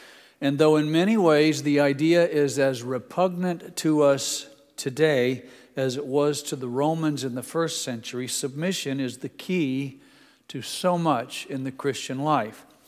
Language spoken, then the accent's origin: English; Indianapolis, Indiana, United States; born there; I tell people that I was born in Indianapolis at Methodist Hospital, and as soon as I realized my mistake, I had my parents take me to a Baptist church.